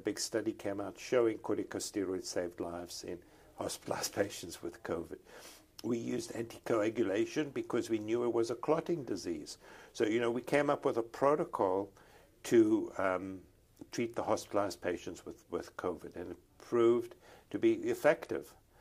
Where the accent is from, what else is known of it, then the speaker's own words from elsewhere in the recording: South Africa; moved away as an adult; also born or lived in Canada; now in United States; Yeah, so I'm South African. I did my medical training in South Africa. I then did critical care in South Africa.